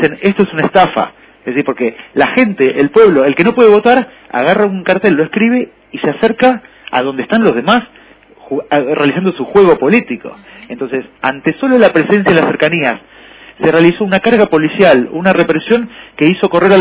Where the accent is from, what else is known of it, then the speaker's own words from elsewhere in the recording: Argentina; Yo soy argentino, yo estoy contando desde aquí, de pie de calle